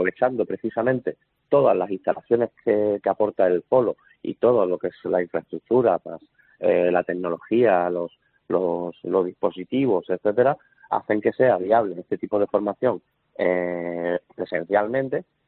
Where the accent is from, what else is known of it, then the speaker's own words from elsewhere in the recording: Málaga, Andalusia, Spain; yo soy de aquí, de Málaga